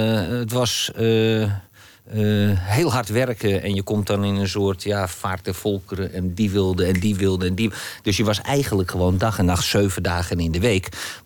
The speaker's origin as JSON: {"language": "Dutch", "town": "Amsterdam", "region": "North Holland", "country": "Netherlands", "tie": "born there", "said": "Wij wonen in een klein dorpje ten noorden van Amsterdam. Ik ben geboren in Amsterdam."}